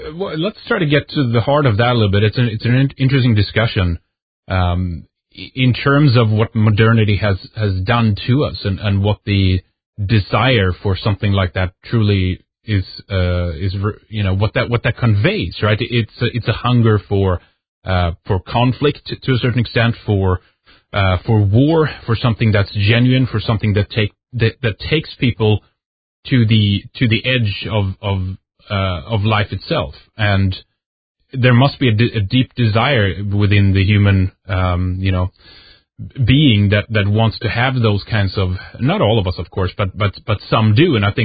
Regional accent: Sweden; English is a second language; I remember growing up in Sweden and feeling very, how do I put it?

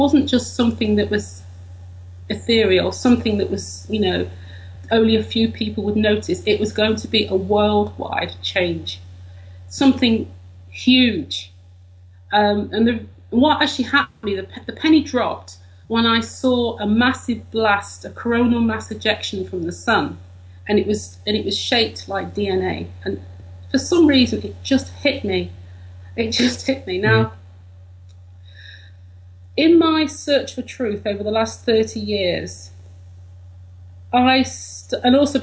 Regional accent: United Kingdom; I'm British.

